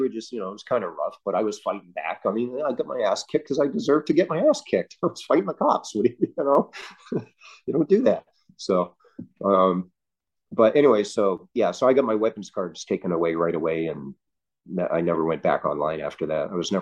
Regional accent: Leominster, Massachusetts, United States; when I did that talk in Leominster in Massachusetts, in my hometown.

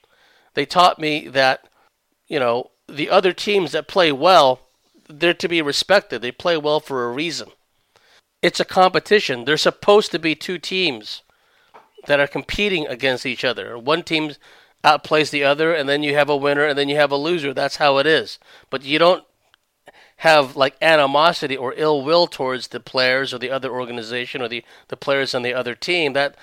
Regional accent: California, United States; Now, again, I came from the San Francisco Bay Area, so I grew up listening to the great announcers.

